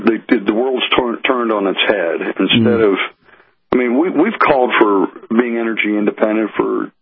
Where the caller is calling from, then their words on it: Pittsburgh, Pennsylvania, United States; I'm calling you from Pittsburgh, Pennsylvania, and right beneath me, about 5,000 feet or a mile down, is the Marcellus Shale.